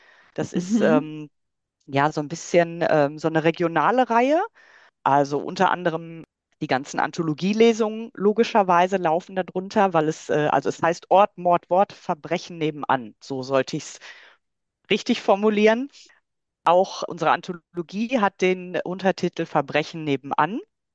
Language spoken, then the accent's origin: German; Hagen, North Rhine-Westphalia, Germany; Kunstquartier in meiner Heimatstadt in Hagen.